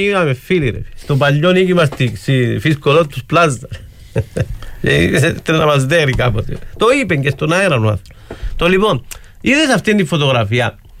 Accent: Nicosia, Nicosia District, Cyprus; born there; και εγώ Λευκοσία γεννήθηκα, παρότι η καταγωγή μου είναι από την Κερίνια, γιατί πολλοί πηγαίναμε στον Παρασκευαίδη, πήγα εγώ, στη Λευκοσία να μας γεννήσουν.

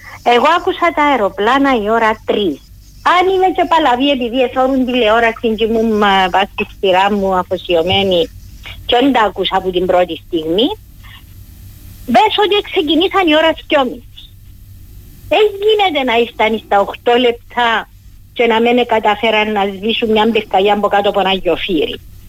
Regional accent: Vasa, Limassol District, Cyprus; εγώ είμαι από τη Βάσαν, ήμουν στη Βάσαν την τραγική ημέρα.

